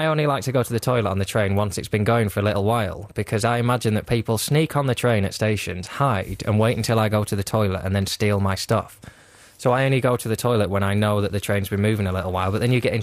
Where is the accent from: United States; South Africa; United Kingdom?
United Kingdom; Bristol, South West England; I am from Bristol.